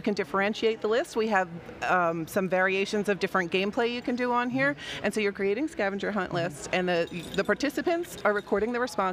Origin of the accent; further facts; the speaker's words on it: New Jersey, United States; My Twitter handle is … I'm from New Jersey.